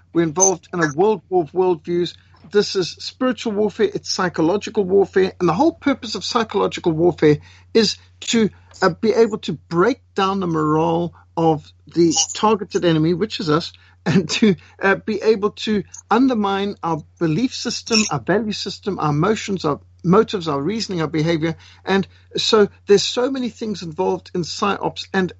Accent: Zimbabwe; I was brought up in Rhodesia where we would test regularly for bilharzia

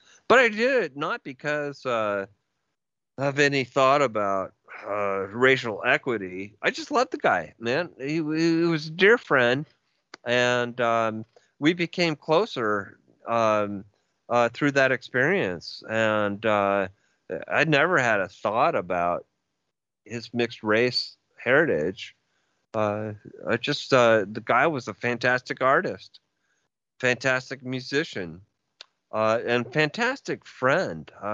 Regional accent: California, United States; First of all, I grew up in San Francisco Bay Area, and we were really liberal.

